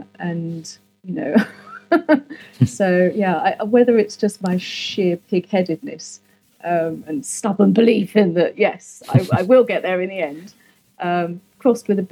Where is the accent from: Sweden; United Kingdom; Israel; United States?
United Kingdom; London; I grew up in London